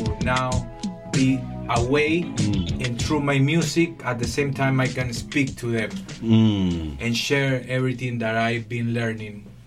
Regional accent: Chimbote, Ancash, Peru; English is a second language; I'm from Chimbote, that is a city, it's a port. So a lot of fish over there. We grow up very close to the beach.

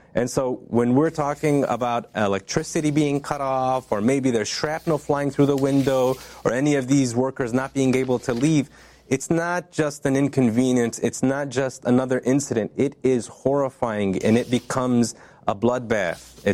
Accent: United States; just as an American doctor who works in the United States

